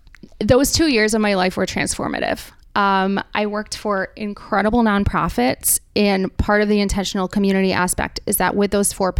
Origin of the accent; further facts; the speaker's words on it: Rochester, New York, United States; I grew up here in Rochester. I'm a Rush Henrietta kid.